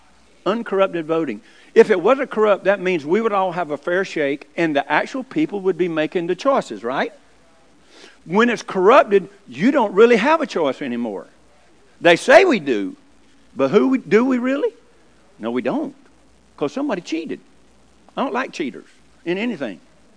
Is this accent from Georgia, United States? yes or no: yes; Georgia, United States; He was from Georgia. I'm from Georgia.